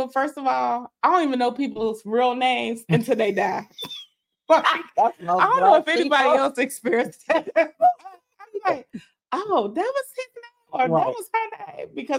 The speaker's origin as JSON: {"language": "English", "town": "Cincinnati", "region": "Ohio", "country": "United States", "said": "So originally I'm from Cincinnati, Ohio."}